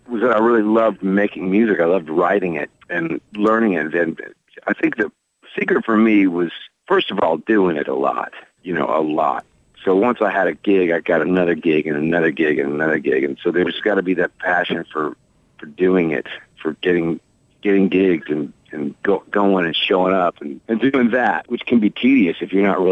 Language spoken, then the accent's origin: English; The Woodlands, Texas, United States; also born or lived in Houston; Well, I grew up in Houston, and we moved out to the Woodlands when I was about 8, back when it was still the woods.